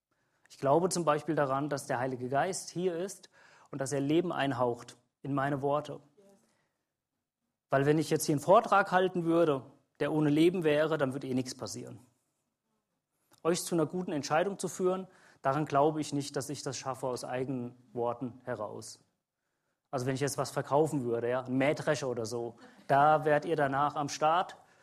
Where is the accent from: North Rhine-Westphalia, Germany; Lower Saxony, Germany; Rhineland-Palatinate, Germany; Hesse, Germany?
Hesse, Germany; Ich bin Hesse.